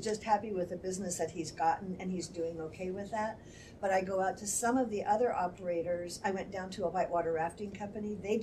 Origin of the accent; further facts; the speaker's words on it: Colorado Springs, Colorado, United States; I'm from Colorado Springs, and I started working with one of our outfitters 11 years ago